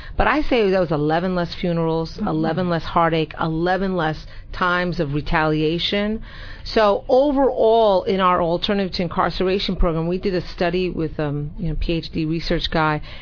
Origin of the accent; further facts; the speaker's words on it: New York City, New York, United States; I'm not from Chicago, and I'm always upset when people kind of make comments about New York City when they're not from New York City and they haven't sat and supped with us and heard our hearts.